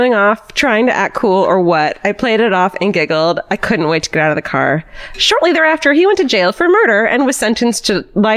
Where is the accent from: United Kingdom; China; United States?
United States; Brooklyn, New York; I grew up in Bensonhurst, Brooklyn during the reign of the Gambino crime family.